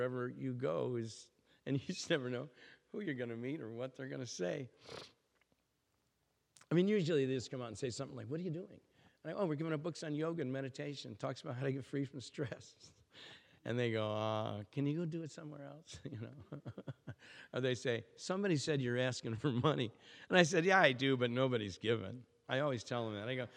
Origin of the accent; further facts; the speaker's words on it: Ireland; I don't really have a problem with that because I'm Irish and I'm a loudmouth idiot.